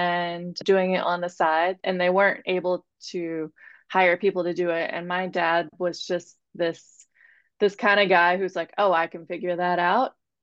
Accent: Tennessee, United States; So I grew up in East Tennessee.

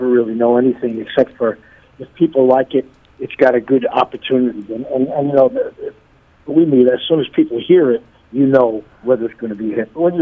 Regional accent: New York, United States; Well, you know, growing up in New York, we had a great advantage, man.

